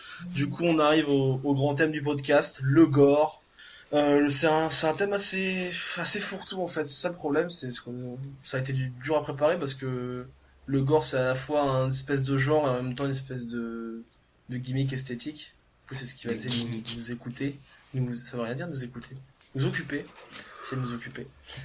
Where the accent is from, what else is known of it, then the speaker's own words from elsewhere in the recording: Centre-Val de Loire, France; moi, je représente le terroir, les gars. Moi, j'ai grandi en Beauce.